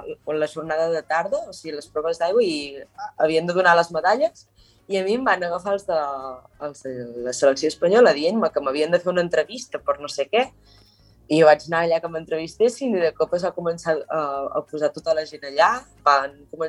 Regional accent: Catalonia, Spain; i a més a la Garrotxa, que és d'on sóc jo

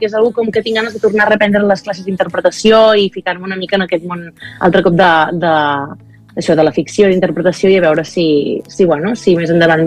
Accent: Catalonia, Spain; jo sempre el que he volgut és parlar molt de la Garrotxa de casa meva, no?, i que la gent sàpiga d'on soc i d'on vinc, i donar a conèixer a casa meva.

